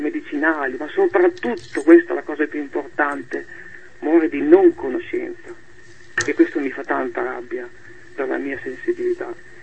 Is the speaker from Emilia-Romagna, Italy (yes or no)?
yes; Parma, Emilia-Romagna, Italy; now in Reggio Emilia, Italy; Io sono di Parma ma vivo a Reggio